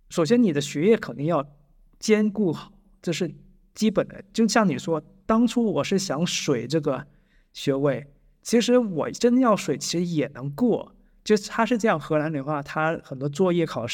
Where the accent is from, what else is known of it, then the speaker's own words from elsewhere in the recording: China; 不是说我是中国人，我就非得跟中国人交朋友